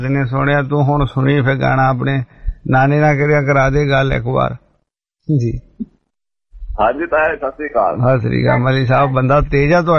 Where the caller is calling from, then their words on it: Italy; ਮੈਨੂੰ ਪਤਾ ਨੀ ਲੱਗਾ ਮੈਂ ਇਟਲੀ ਤੋਂ